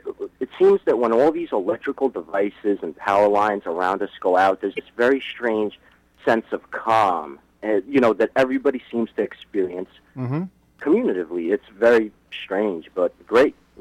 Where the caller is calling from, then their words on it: Hauppauge, New York, United States; Hoppog, New York.